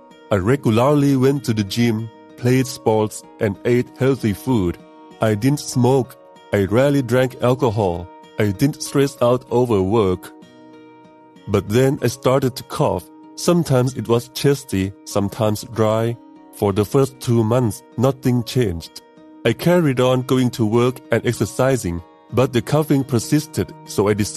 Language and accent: English; Chiang Mai, Thailand; I am currently 28 years old. … I am from Chiang Mai.